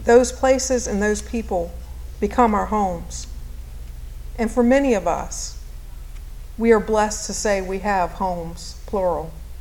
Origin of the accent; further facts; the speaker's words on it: Virginia, United States; accent: Virginia twang; After about the second glass, my Virginia twang becomes pronounced and unmistakable.